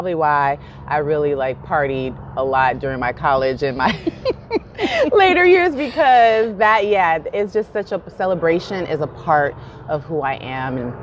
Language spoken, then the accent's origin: English; Los Angeles, California, United States; Yeah, I'm from South Central Los Angeles.